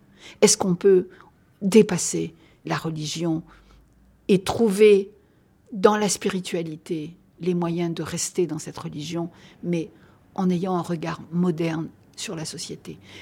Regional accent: Algeria; Or, moi, je refuse cette nationalité. Je suis algérien, point à la ligne.

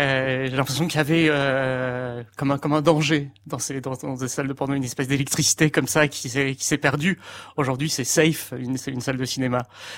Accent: Antibes, Provence-Alpes-Côte d'Azur, France; J'avais 15 ans, parce que moi je suis d'Antibes.

